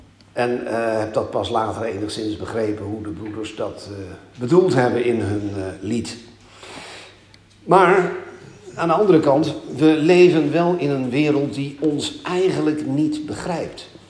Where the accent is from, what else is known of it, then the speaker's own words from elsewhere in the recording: Amsterdam, North Holland, Netherlands; Ik weet wel dat ik vroeger in het lokaal in Amsterdam, waar ik opgroeide